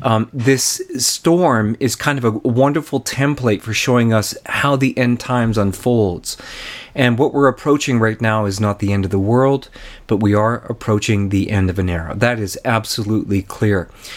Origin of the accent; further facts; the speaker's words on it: Saskatchewan, Canada; I'm from Saskatchewan, Canada.